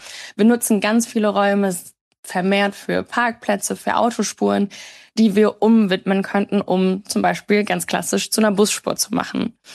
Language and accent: German; Herne, North Rhine-Westphalia, Germany; Ich bin 26 Jahre alt, ich komme aus Herne.